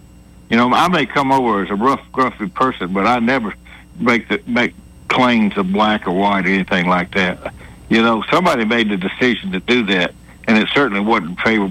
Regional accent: Montgomery, Alabama, United States; born there; I'm 69, Jack. I was born in Montgomery, Alabama

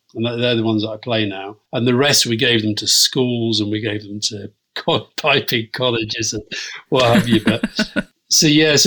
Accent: Yorkshire and the Humber, United Kingdom; we grew up in Yorkshire.

